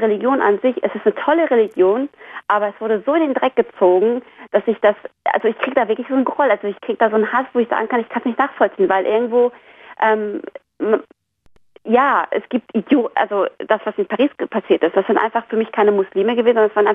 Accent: Afghanistan; German is a second language; in meinem meinem Heimatland, ich komme aus Afghanistan

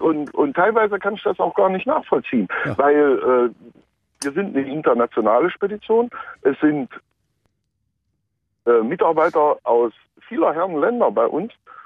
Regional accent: Germany; born there; Geboren wurde ich in der DDR.

